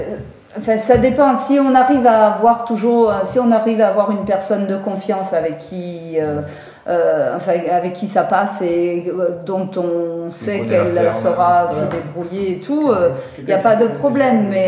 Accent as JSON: {"language": "French", "region": "Brittany", "country": "France", "moved": "yes", "said": "Non, moi je suis bretonne d'origine."}